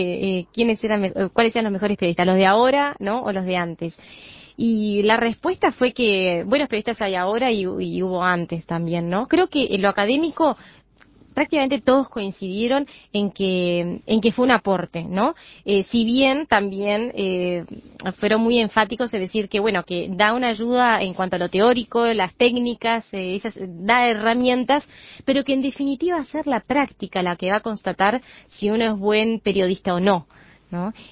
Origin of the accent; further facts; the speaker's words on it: Uruguay; cómo somos los uruguayos